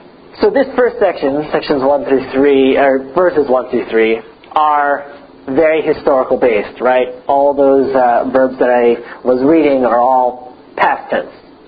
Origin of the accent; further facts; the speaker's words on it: United States; I'm an American, so America.